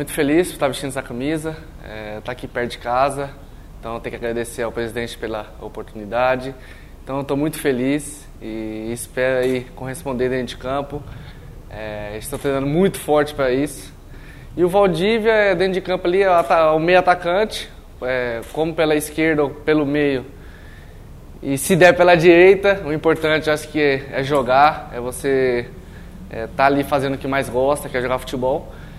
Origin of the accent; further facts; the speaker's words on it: Rondonópolis, Mato Grosso, Brazil; also born or lived in Jaciara; nasci aqui em Jaciara, né? E fiquei maior tempo em Rondonópolis. Mas estando aqui no estado, né, do Mato Grosso